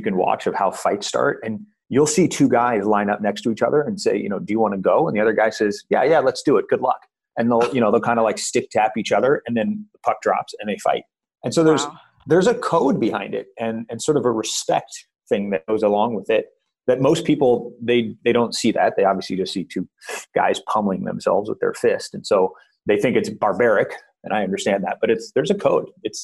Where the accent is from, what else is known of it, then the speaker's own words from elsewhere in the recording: Los Angeles, California, United States; I think something that's always surprising for people knowing that I grew up in Los Angeles is that I'm actually a diehard hockey fan.